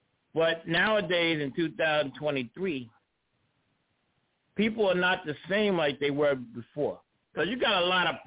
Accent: New York City, New York, United States; we both from Brooklyn. Said. And she's close to my age, and we grew up in Brooklyn about the same time.

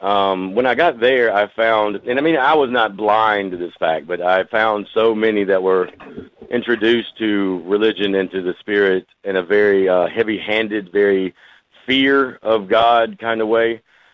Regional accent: Athens, Georgia, United States; I grew up in Athens, most of that spent about 20 minutes south of there in Oglethorpe County.

